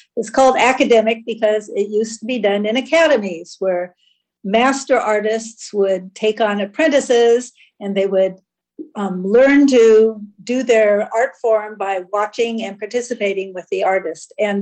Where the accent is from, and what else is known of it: Los Angeles, California, United States; born or raised there